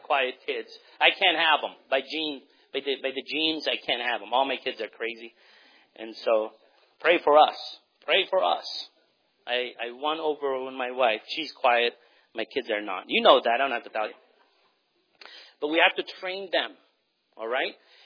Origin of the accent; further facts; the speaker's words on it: United States; And so as I grew up in America